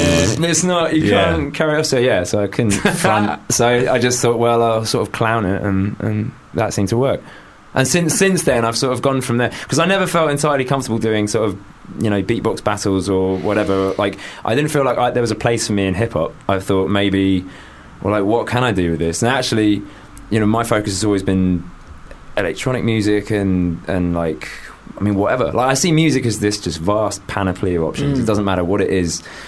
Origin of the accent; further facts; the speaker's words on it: Stanmore, London, United Kingdom; Stanmore.